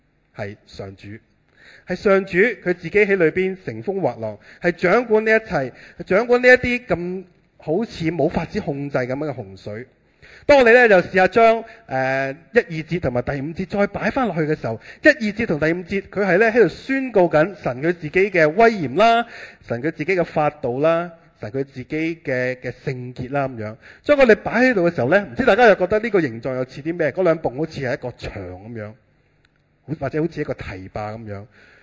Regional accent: Hong Kong; 我喺香港长大嘅，咁我曾经都经历过呢，系香港系由英国人统治嘅时候㗎。

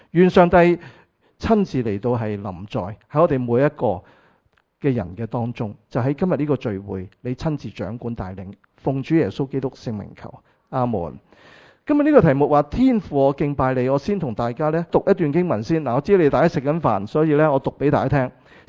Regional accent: Hong Kong; 我哋香港人好講效率噶嘛

